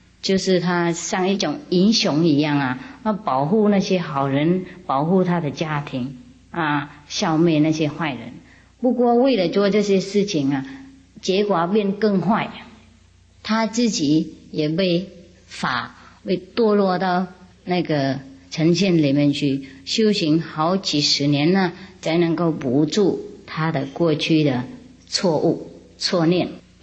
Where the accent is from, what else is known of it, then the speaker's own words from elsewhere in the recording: China; 对对对对，我们中国人都变了不同的名字，托尔时代啊